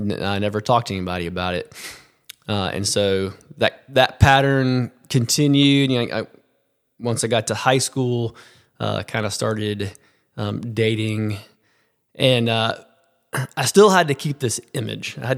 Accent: Birmingham, Alabama, United States; So I grew up here in Birmingham, Alabama, and I was the kid that was in church all the time.

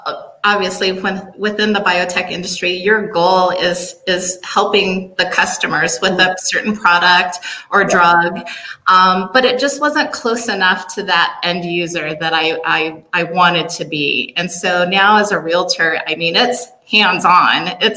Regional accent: Denver, Colorado, United States; Well, I'm a Denver native. I grew up in Park Hill, and then my family moved out near Parker.

